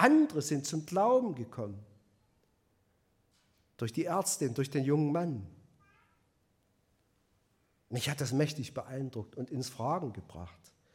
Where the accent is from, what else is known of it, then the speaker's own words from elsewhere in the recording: Bautzen, Saxony, Germany; aus der Nähe von Bautzen, meine alte Heimat.